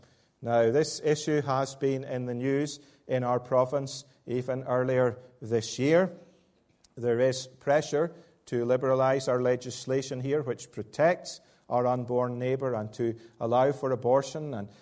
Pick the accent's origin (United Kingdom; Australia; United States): United Kingdom; Dundee, Scotland; now in Northern Ireland, United Kingdom; I am a Scotsman by birth. I did grow up in Dundee or near Dundee on the east coast of Scotland, but it's my joy and delight to live in Northern Ireland